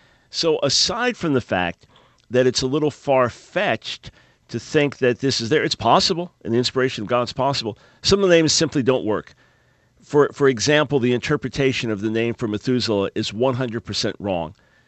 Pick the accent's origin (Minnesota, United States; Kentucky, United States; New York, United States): New York, United States; accent: New York; And I was born in Manhattan, raised on Long Island. I've lost a good part of my New York accent, but not my New York attitude.